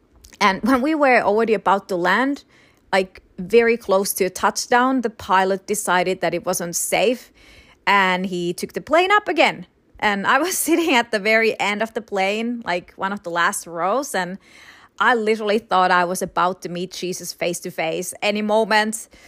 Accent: Rovaniemi, Lapland, Finland; especially to my hometown, Rovaniemi, which is considered Santa's hometown

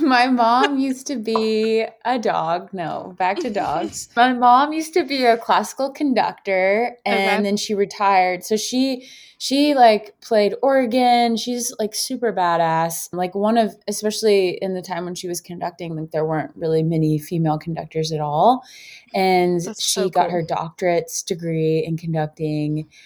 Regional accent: Florida, United States; also born or lived in Georgia; Yes. I was born in Georgia, but we left when I was like one. So I grew up in South okay. Florida.

